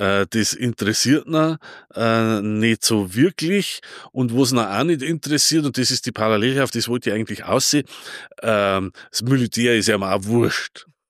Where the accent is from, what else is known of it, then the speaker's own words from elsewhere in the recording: Bavaria, Germany; da, wo ich herkomme, aus dem platten Land, aus dem Vorwald sozusagen